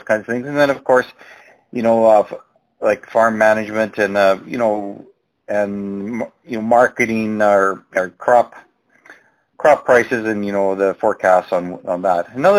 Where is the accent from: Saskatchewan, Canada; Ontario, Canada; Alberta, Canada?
Alberta, Canada; Marwain; I'm a farmer from Marwain, Alberta